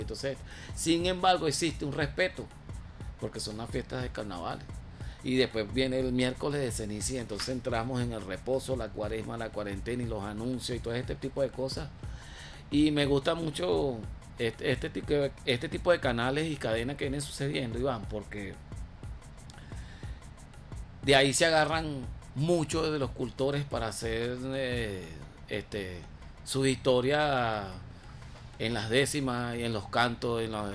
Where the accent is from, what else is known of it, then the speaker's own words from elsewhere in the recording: Venezuela; la fe y la devoción hacia nosotros como venezolanos, hacia Santísimo Madero.